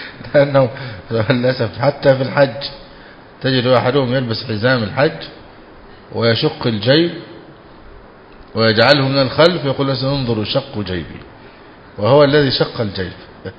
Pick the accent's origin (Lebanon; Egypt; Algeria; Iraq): Egypt; عندنا في مصر شيء اسمه الغروقة